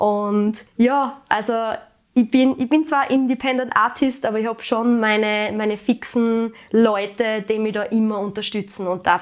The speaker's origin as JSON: {"language": "German", "region": "Styria", "country": "Austria", "said": "ich komme aus der Steiermark"}